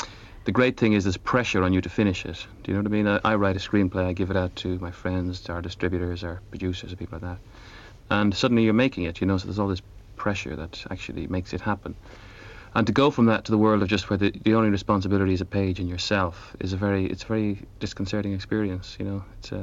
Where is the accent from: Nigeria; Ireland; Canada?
Ireland; Well, I'm Irish, and every Irish writer has a rather schizophrenic relationship with their homeland.